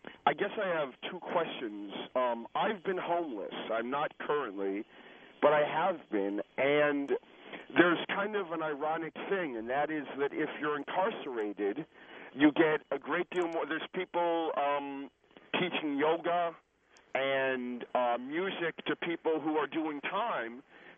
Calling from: Oakland, California, United States; I'm calling from Oakland.

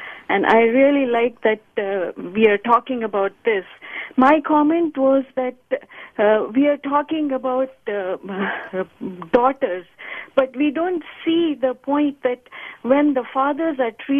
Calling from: San Jose, California, United States; from San Jose.

